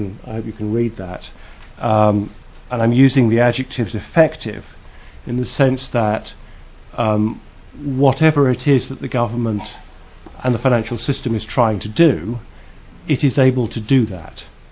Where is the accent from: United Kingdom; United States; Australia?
United Kingdom; accent: British; you can tell from my accent I'm British, so I perhaps have a European perspective